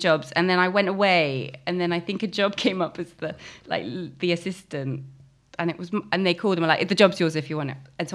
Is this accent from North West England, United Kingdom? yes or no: no; South East England, United Kingdom; also born or lived in London; I grew up in Hampshire